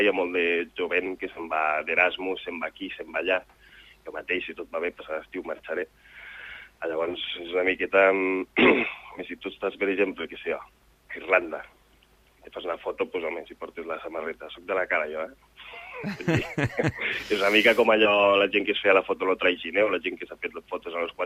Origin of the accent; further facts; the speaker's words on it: L'Ametlla de Mar, Catalonia, Spain; Soc de la Cala Primo, soc de la Cala jo, i lo sabes.